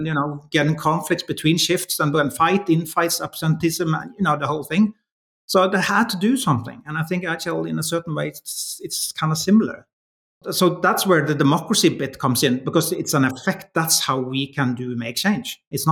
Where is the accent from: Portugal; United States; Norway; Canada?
Norway; English is a second language; it could be because I'm from Norway and democracy is really strong here